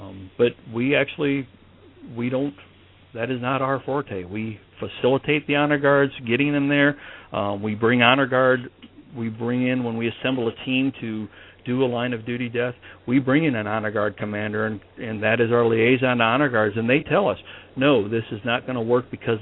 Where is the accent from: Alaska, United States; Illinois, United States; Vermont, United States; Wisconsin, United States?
Illinois, United States; Rock Falls; now in St. Louis, United States; I actually, our organization lost a member back in my hometown of Rock Falls, Illinois.